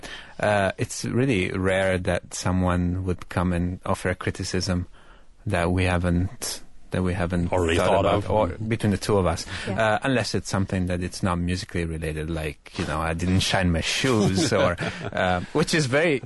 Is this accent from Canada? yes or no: no; Bari, Apulia, Italy; English is a second language; moved away as an adult; now in United States; I was born in Italy, in Bari, southern Italy, in the heel of the boot. And then I moved to the States, to Dallas, to study at Southern Methodist University in Dallas in 1994. And then I've been in the States since.